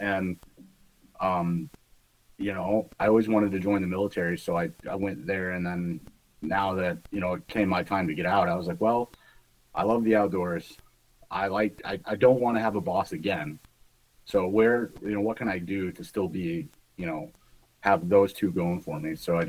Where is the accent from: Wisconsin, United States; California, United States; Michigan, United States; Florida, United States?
Michigan, United States; now in New York, United States; Originally, I grew up in Michigan, but I settled in upstate New York.